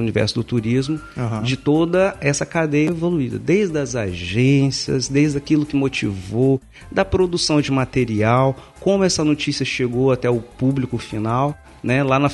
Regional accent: Vitória, Espírito Santo, Brazil; É então, sou nascido e criado em Vitória mesmo, apaixonado pelo nosso estado, que é fantástico.

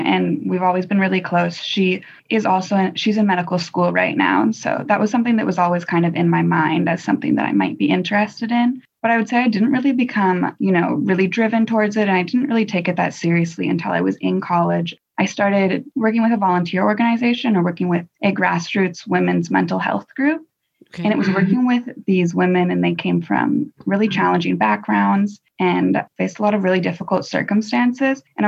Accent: Edmonds, Washington, United States; So I grew up in Edmonds, a suburb in the outside of Seattle.

